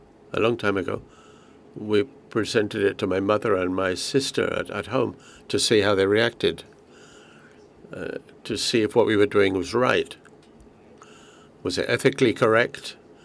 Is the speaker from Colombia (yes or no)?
yes; Colombia; I'm also from Colombia, for obvious reasons.